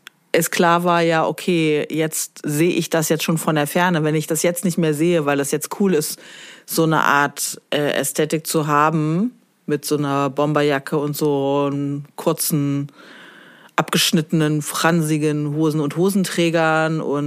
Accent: East Germany, Germany; in meiner Heimatstadt in Ostdeutschland

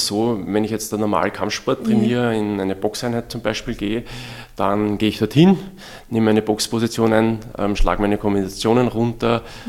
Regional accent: Vienna, Austria; ich komme aus Simmering

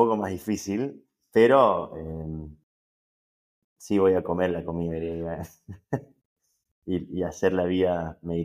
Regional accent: Argentina; yo llegué sin italiano, me pude adaptar bastante rápido, encima los argentinos somos medio italianos

